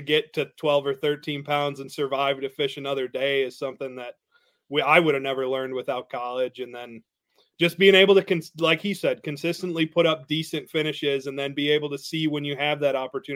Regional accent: Wisconsin, United States; Like Scott's from Indiana. I'm from Wisconsin.

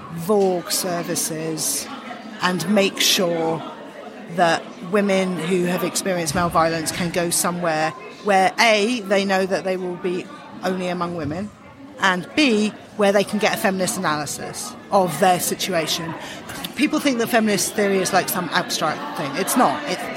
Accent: Brighton, South East England, United Kingdom; I'm from Brighton in the south of England.

